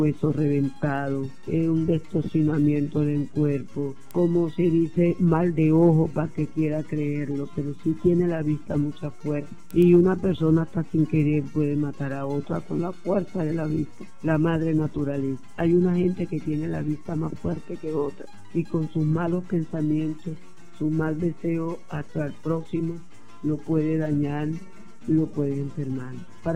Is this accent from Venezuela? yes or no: yes; Campoma, Sucre, Venezuela; born there; Yo nací en Campoma, Estado Sucre.